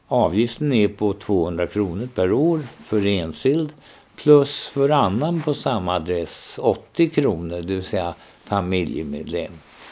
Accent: Ullånger, Västernorrland County, Sweden; born there; now in Tyresö, Sweden; I Ullånger, vid Höga kusten.

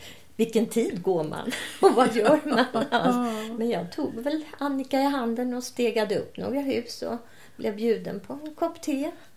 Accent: Stockholm, Stockholm County, Sweden; Och jag då som stockholmare, jag visste väl inte vad halka var.

